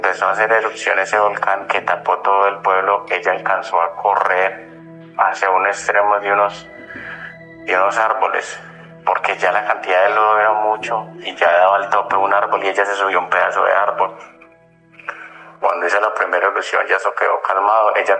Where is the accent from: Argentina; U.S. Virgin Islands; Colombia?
Colombia; Medellín, Antioquia; nosotros somos de Medellín